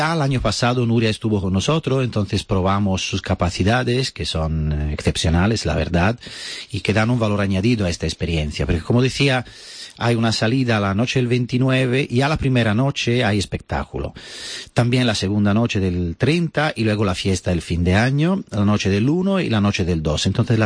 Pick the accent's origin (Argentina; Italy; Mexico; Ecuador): Italy; Spanish is a second language; Bueno, yo soy italiano y para mí Roma es la ciudad eterna, ¿no?